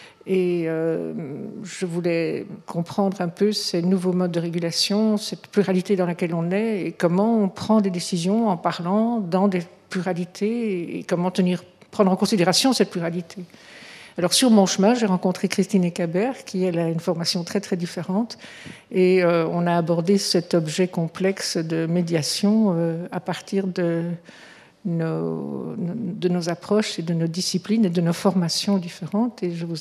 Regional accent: Belgium; Je suis belge, peut-être que c'est aussi un autre accent.

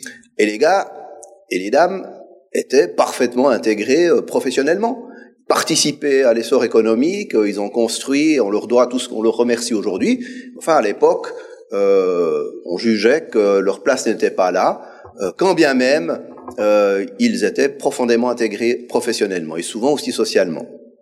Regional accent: Switzerland; also born or lived in Germany; Moi, je suis né en Allemagne, une mère allemande, d'un père italien, puis quand je me suis retrouvé en Suisse, enfant

